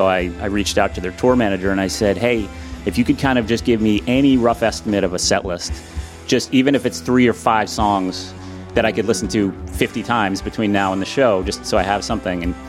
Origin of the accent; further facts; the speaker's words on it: Syracuse, New York, United States; it was coincidentally in my hometown of Syracuse.